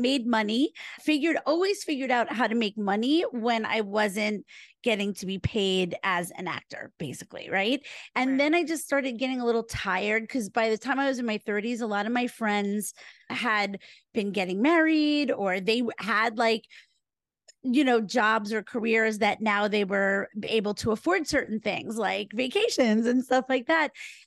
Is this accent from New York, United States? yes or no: yes; New York City, New York, United States; the first real summer that like I've always wanted to have, of being a New Yorker